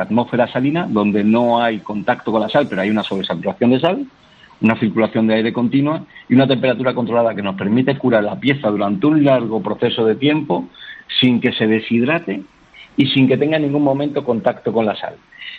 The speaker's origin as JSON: {"language": "Spanish", "region": "Valencian Community", "country": "Spain", "tie": "born or raised there", "said": "seguramente no volveré nunca a la Comunidad Valenciana"}